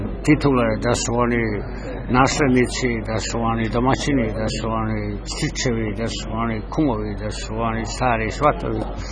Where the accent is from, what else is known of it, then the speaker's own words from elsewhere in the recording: Montenegro; Ali ja sam došao iz Crne Gore gde nema dece.